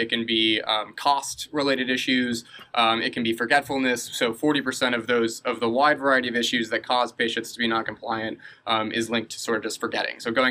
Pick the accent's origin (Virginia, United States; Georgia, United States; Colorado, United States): Georgia, United States; Atlanta; accent: mid-Atlantic; Yeah, so I'm from Atlanta, Georgia.